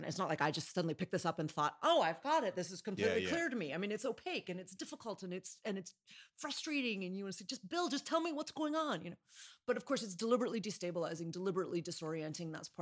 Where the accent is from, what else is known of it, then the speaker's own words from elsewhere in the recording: Chicago, Illinois, United States; I'm from Chicago, and that would offend everyone, left, right, and center.